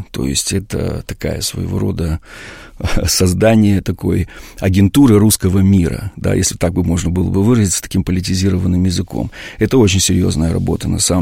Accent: Moldova; Это в Молдавии, да, в моем родном городе.

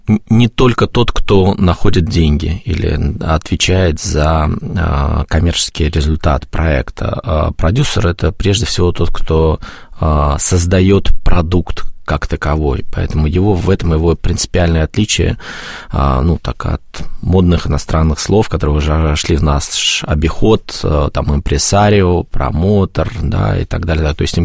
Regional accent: Kaliningrad, Kaliningrad Oblast, Russia; also born or lived in Poltava / Astrakhan; now in Mytishchi, Russia; Нет, я родился в Полтаве, детство провел в Астрахани, вот в школе учился основную часть в Калининграде, и потом уже переехал в московский регион, в Мытищи.

